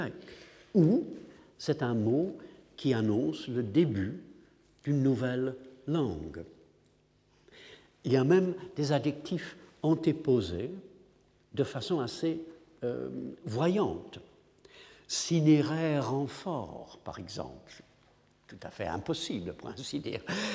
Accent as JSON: {"language": "French", "region": "England", "country": "United Kingdom", "said": "Et après tout, puisque je suis anglais, peut-être que je suis sensible à ce genre d'effet."}